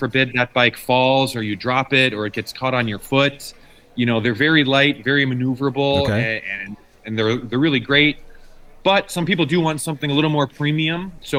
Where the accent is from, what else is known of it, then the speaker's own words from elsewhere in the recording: Chicago, Illinois, United States; I'm from Chicago, Ted, and like, I feel safer in Tanzania than I ever do, living in Chicago.